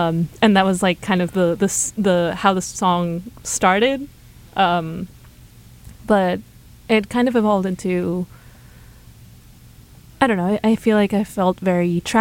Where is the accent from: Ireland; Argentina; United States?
Argentina; first language Spanish; English is a second language; I'm from Argentina. So a lot of my music, well, not all, a lot. Some of my music is in Spanish, which mm-hmm. is my native language.